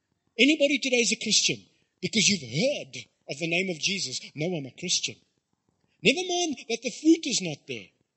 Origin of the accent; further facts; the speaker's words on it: the South, United States; I grew up in the South, so it was normal for them to see kids sniffing things in the streets.